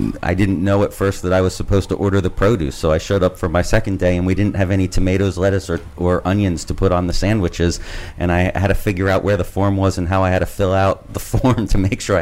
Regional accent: Philadelphia, Pennsylvania, United States; I grew up two blocks from the Art Museum here in Philadelphia.

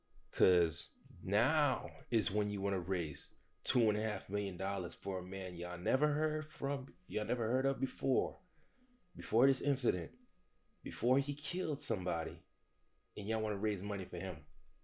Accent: United States; Me being an American citizen, I was born here. I was raised here. You know what I'm saying? I'm Haitian American. You see the Haitian flag in the back.

